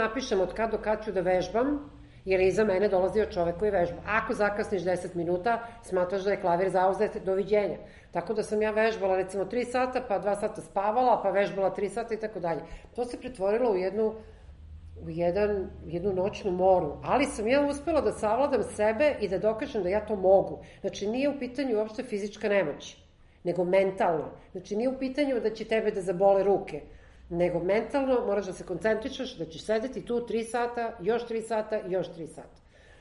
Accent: Belgrade, Serbia; Pa da, ja sam došla iz Beograda u kome nije baš mnogo se vežbalo.

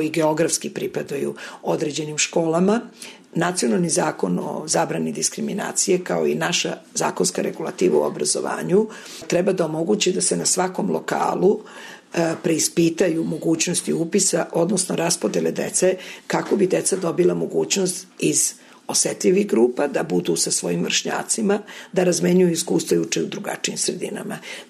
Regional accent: Serbia; Kod nas u Srbiji su na teritoriji različite jako situacije

